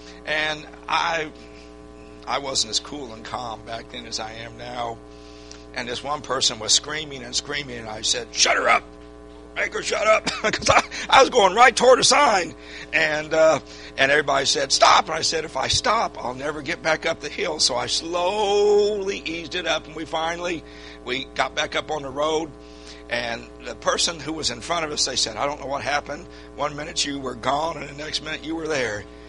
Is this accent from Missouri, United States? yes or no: no; California, United States; moved away as an adult; I was from California. I had only been in Texas for 7-8 months. I'd never driven on ice before in my life, let alone snow.